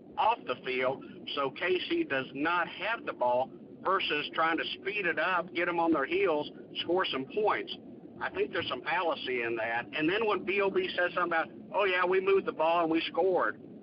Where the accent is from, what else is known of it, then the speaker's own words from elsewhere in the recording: Kansas City, Missouri, United States; I'm originally from Kansas City, so of course I like the Chiefs.